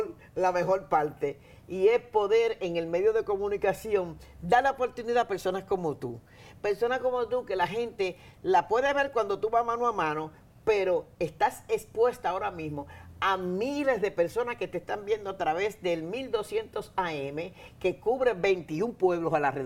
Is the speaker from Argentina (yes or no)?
no; Dominican Republic; moved away as an adult; now in Puerto Rico; yo soy dominicana y tengo 45 años viviendo en Puerto Rico.